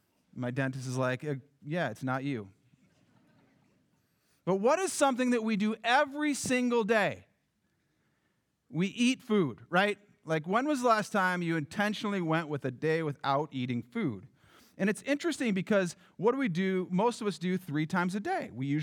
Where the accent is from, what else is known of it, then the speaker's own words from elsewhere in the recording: South Dakota, United States; I grew up in South Dakota, right on the border of South Dakota and Nebraska.